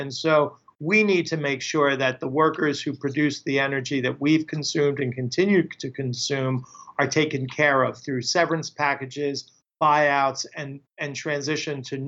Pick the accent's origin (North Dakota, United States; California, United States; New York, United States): New York, United States; An example, I'm from New York.